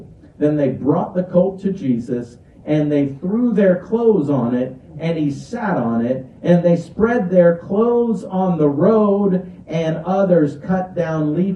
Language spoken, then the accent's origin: English; Florida, United States; I'm from Florida. And those of you from warmer climates, I grew up, my first trees that I drew were palm trees